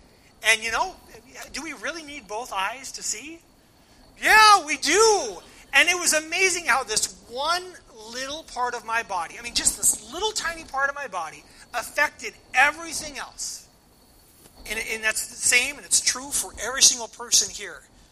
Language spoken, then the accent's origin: English; Spokane, Washington, United States; And so my youth group growing up in Spokane, we went ice blocking.